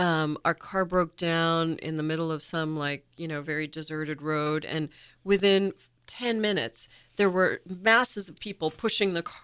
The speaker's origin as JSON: {"language": "English", "country": "India", "said": "And I'm very conscious as the author and as an Indian"}